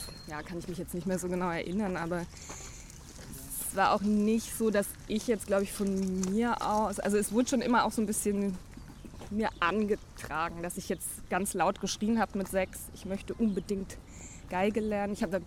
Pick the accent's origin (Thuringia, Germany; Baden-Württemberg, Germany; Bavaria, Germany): Bavaria, Germany; Bayreuth; Ich komme ja aus Bayreuth, insofern.